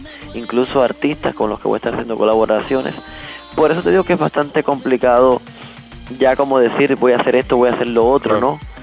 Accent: Holguín, Cuba; born there; en la ciudad de Holguín, donde yo nací

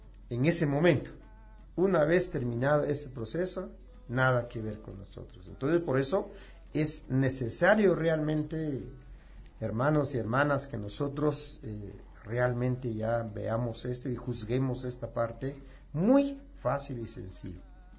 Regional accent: Guatemala; defender nuestra dignidad como guatemaltecos, como guatemaltecas, como jóvenes

